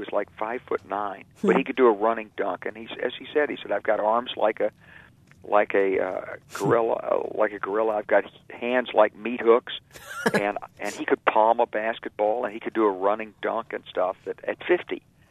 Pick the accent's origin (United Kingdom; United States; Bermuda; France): United States; the South; as I learned growing up in the South